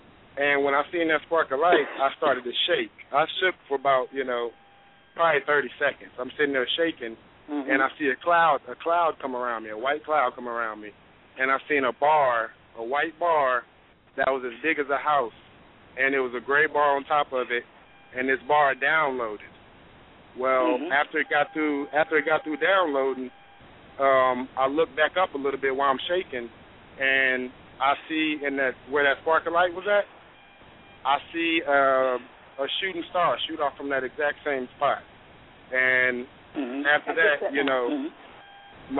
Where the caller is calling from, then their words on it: Tennessee, United States; I'm calling in from Tennessee.